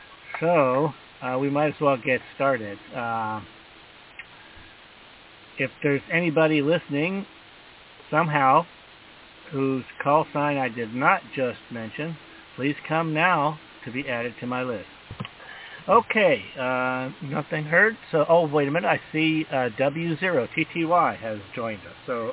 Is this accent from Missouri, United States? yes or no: yes; St. Louis, Missouri, United States; I'm from the St. Louis area.